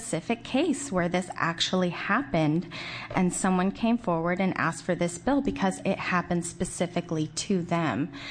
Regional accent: Gladstone, Oregon, United States; I'm from Gladstone, Oregon.

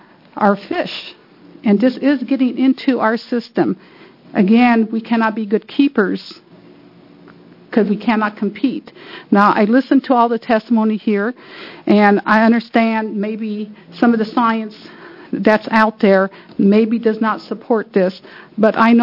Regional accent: United States; We are told as Indian people that we are keepers of the earth.

